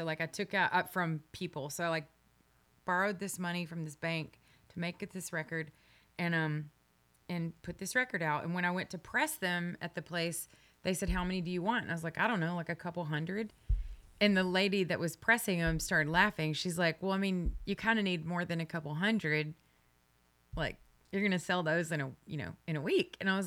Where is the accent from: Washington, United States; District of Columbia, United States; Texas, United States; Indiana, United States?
Texas, United States; So, I'm from East Texas, and, like, the way that I talk is the way that I talk.